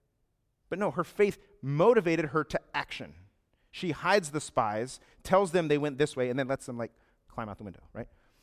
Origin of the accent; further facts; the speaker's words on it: Ohio, United States; And we were super excited because we're from Ohio. You don't grow oranges in Ohio.